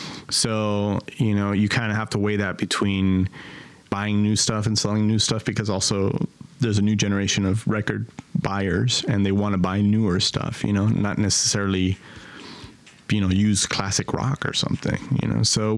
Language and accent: English; California, United States; I love being in San Gabriel Valley. I love being in my hometown, you know, being in this area, because it's not yet gentrified to the point where you're going to get pushed out and you can't afford it.